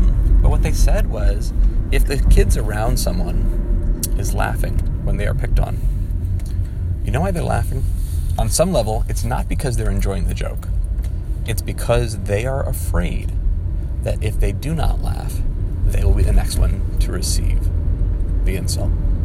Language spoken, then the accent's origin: English; New Jersey, United States; I was raised in New Jersey, and that's probably all you need to know about me.